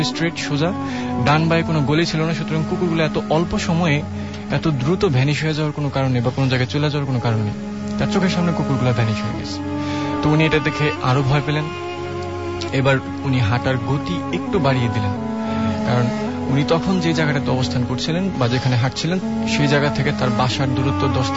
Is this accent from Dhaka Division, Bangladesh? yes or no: yes; Narayanganj, Dhaka Division, Bangladesh; আমি নারায়ণগঞ্জ থেকে আসছি।